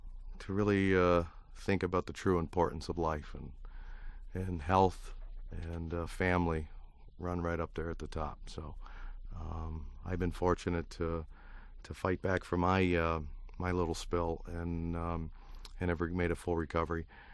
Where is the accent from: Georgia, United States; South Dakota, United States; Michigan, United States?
Michigan, United States; Detroit; Because I love Detroit. I was born and raised in Detroit, and I believe Michigan is a wonderful state